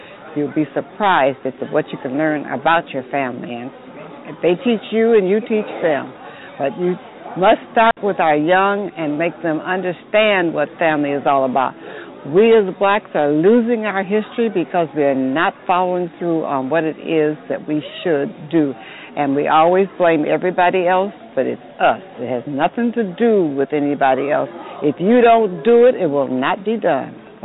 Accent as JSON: {"language": "English", "town": "Detroit", "region": "Michigan", "country": "United States", "said": "I'm from Detroit, Michigan."}